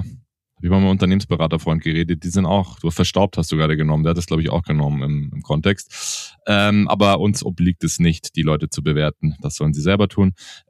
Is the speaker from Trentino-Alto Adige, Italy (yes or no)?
no; Veneto, Italy; German is a second language; als Italiener und nahe an Venedig liegend aufgewachsen bin.